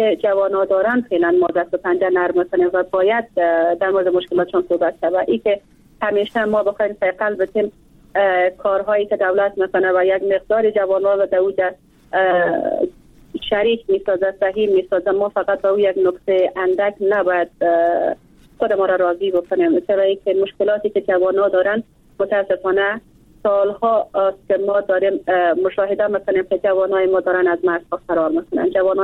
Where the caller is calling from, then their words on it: Bamyan, Afghanistan; از ولایت بامیان هستم،